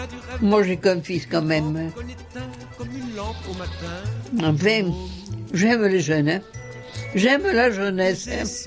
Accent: Bédarieux, Occitanie, France; born there; Je suis née à côté de Bédarieux.

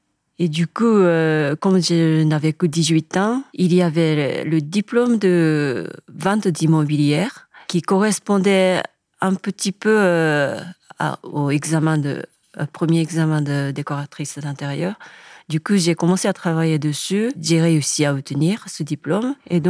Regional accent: Hiroshima, Japan; French is a second language; je suis cuisinière. J'ai grandi à Hiroshima, au Japon. Du coup, j'ai grandi en ville.

